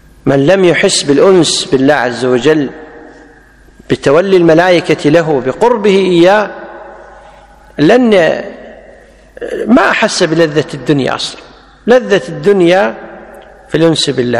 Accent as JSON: {"language": "Arabic", "country": "Kuwait", "said": "اللي حنا نسميها بالعامية عندنا بالكويت"}